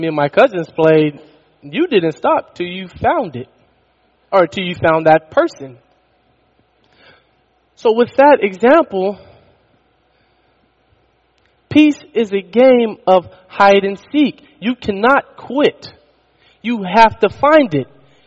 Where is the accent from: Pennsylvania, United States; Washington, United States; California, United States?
California, United States; Sacramento; now in Neoga, United States; I just told you I came from Sacramento, California, and I'm here in Neoga.